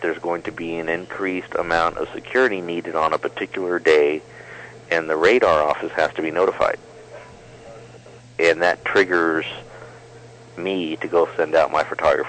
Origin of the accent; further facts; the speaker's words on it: United States; Well, I'm an American through and through